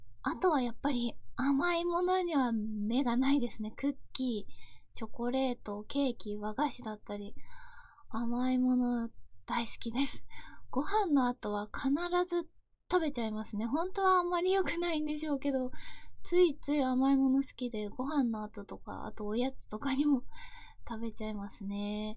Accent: Shizuoka, Japan; 出身地なんですけれども、静岡県出身です。

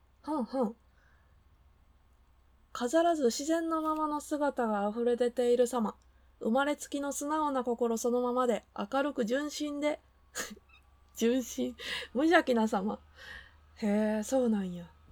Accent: Kansai, Japan; なんかね、関西人なんでね、ついつい笑いに走っちゃうっていうところはありますね。

